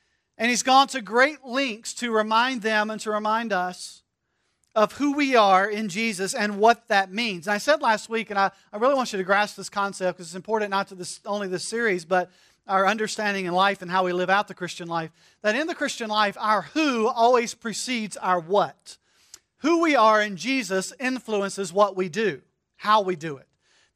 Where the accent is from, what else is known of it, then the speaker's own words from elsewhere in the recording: North Carolina, United States; I grew up in North Carolina, and so I'm a huge North Carolina Tar Heels fan in college basketball.